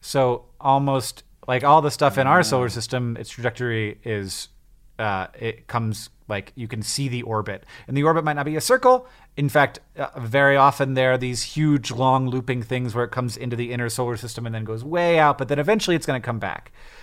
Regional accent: Florida, United States; I grew up in Florida where and out here in Montana, like, Montana is a Spanish word.

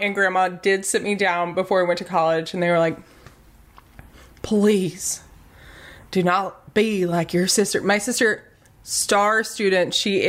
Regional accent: Hazard, Kentucky, United States; My hometown has a very famous building. It's been featured on Oprah, as I shared with you guys, called the Mother Goose. It is a home shaped like a goose.

